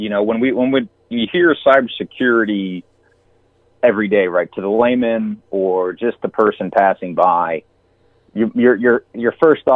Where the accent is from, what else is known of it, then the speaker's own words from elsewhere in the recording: Odessa, Texas, United States; considering the fact I grew up in it in Odessa